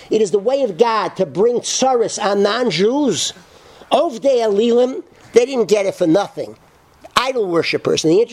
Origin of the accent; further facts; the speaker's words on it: Connecticut, United States; born there; I was born in Connecticut